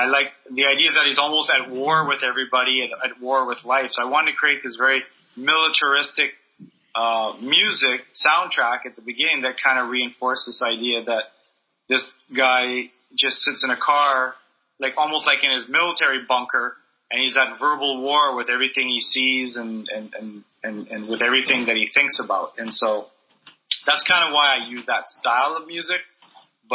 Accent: Winnipeg, Manitoba, Canada; moved away; when I go back to Winnipeg, you know, all these years later, all the people I went to high school

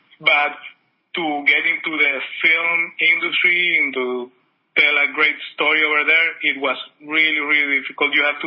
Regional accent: Venezuela; now in Miami, United States; I was born in Venezuela. I lived there up until 2018. 2008, sorry. And, well, now we have 10 years living here.

